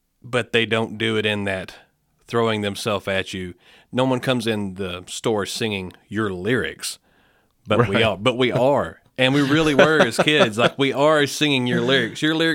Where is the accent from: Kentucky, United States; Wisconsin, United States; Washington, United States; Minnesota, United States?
Kentucky, United States; Morgantown; which I'm from Morgantown, Butler County.